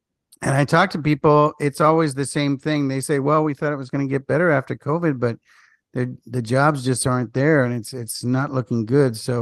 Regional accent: Spain; I partly went to school in Europe. I was born in Spain, and I went to high school in Spain

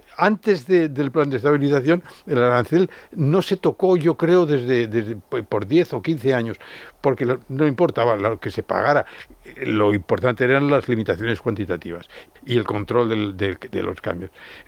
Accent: Madrid, Community of Madrid, Spain; also born or lived in Catalonia, Spain; Y por eso nos vinimos a vivir a Madrid y por eso yo soy más madrileño que catalán.

